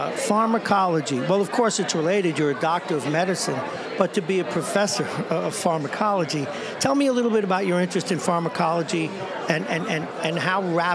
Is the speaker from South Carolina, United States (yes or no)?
no; Brooklyn, New York, United States; It's a city boy. I grew up in Brooklyn, so I'm enjoying this even more.